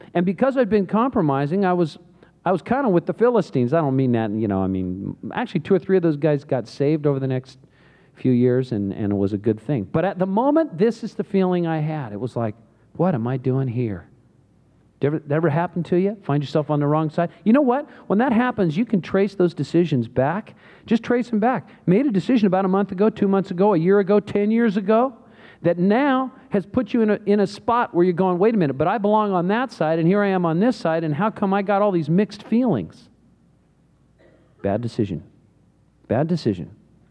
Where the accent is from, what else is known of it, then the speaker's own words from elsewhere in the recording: Santa Cruz, California, United States; started a coffee shop in Santa Cruz, my hometown.